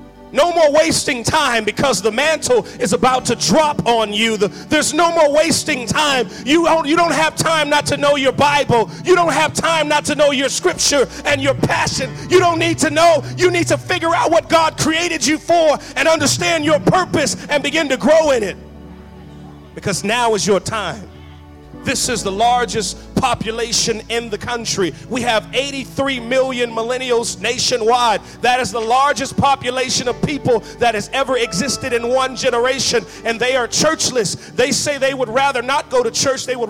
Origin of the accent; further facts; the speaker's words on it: Dallas, Texas, United States; I'm from Dallas.